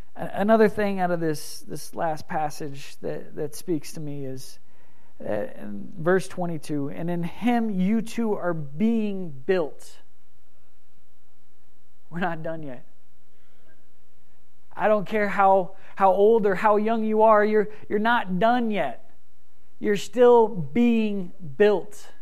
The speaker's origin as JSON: {"language": "English", "country": "United States", "said": "That yes, we are from the United States, and yes, we have been approved by the Costa Rican government to be here, but we're still not permanent."}